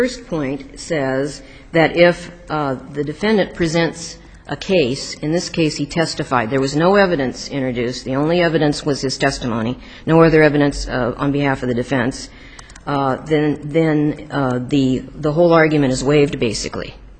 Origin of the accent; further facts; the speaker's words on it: Phoenix, Arizona, United States; I'm an attorney from Phoenix, Arizona.